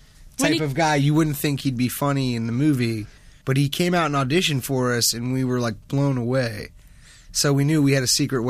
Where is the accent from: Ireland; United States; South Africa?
United States; Los Angeles, California; because I'm from Los Angeles. The Lakers were playing in the finals and we won.